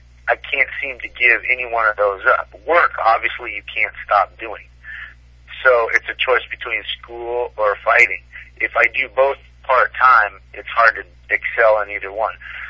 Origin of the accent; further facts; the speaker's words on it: Brazil; I grew up in Brazil. My parents were missionaries. I kind of moved back and forth my whole life.